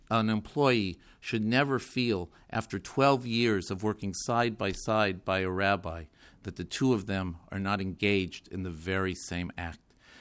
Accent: Nebraska, United States; Only one other state, my home state of Nebraska, has such a bill.

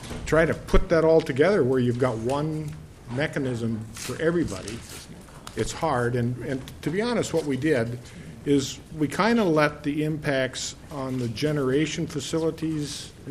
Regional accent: Clearbrook, Minnesota, United States; for you folks who haven't been around me, I'm from Clearbrook. Clearbrook is the terminus for a lot of pipelines. So it's a pretty big host community.

